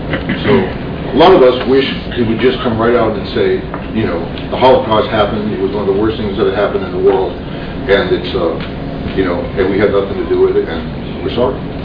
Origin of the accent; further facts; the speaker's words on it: Massachusetts, United States; I grew up in Massachusetts. My folks used to bring us around to all the historical sites from the Revolutionary War.